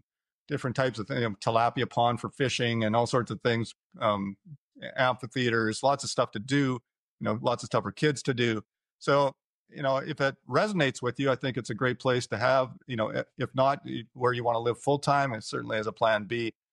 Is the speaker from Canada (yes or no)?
yes; Canada; Obviously, with my background as a Canadian, what's going on in Canada is pretty brutal right now.